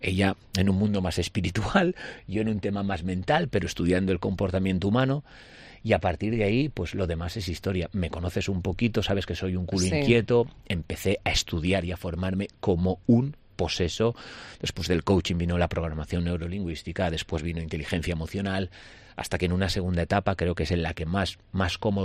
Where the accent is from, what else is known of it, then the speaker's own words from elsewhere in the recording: Alcúdia, Balearic Islands, Spain; montaron un gimnasio en Alcudia, yo soy de Alcudia, ya lo sabes